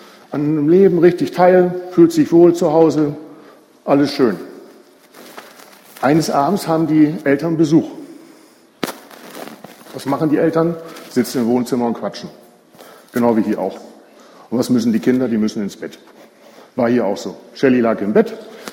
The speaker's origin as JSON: {"language": "German", "region": "Lower Saxony", "country": "Germany", "tie": "born there", "said": "Geboren wurde ich in Niedersachsen, was man wahrscheinlich meinem Akzent nach hören wird, in der Nähe von Wilhelmshaven am schönen Jadebusen. Ja, dort, wo die Muschelschubser herkommen, wie mein Ex-Chef gesagt hat. Wir sind Gemeindeglieder der Gemeinde Geildorf."}